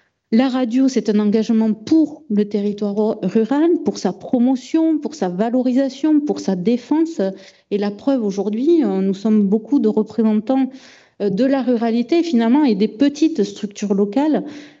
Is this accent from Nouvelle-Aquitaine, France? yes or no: yes; Casteljaloux, Nouvelle-Aquitaine, France; je suis native de Casteljaloux